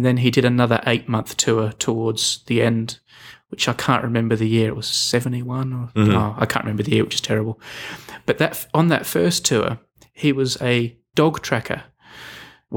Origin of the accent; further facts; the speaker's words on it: Australia; I'm Australian, as you know